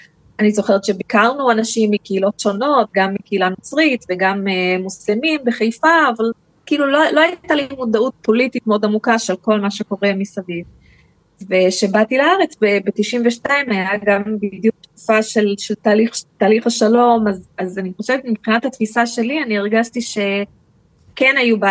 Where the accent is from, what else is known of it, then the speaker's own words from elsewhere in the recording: California, United States; now in Israel; אני נולדתי בארצות הברית, הייתי ילדה אמריקאית